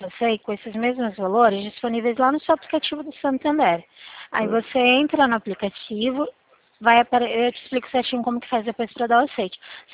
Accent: Limeira, São Paulo, Brazil

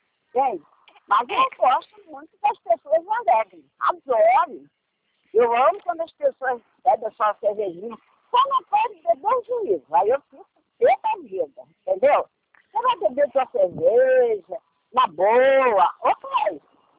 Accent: Rio de Janeiro, Brazil; Eu, como boa carioca, tu imagina, né?

